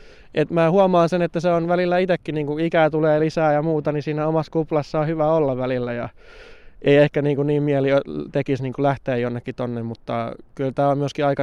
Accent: Tornio, Lapland, Finland; also born or lived in Kemijärvi; muutin sitten Torniosta Kemijärvelle. Että se yhtäkkiä muuttui se ympäristö uudeksi

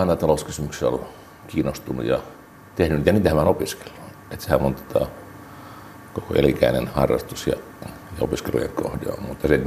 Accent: Savonia, Finland; Mulla on, että olen savolainen, suomalainen ja eurooppalainen.

